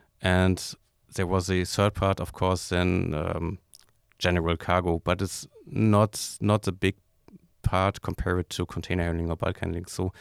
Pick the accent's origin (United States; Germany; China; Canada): Germany; Rostock, Mecklenburg-Vorpommern; I was born in Rostock, so I'm glad to work here.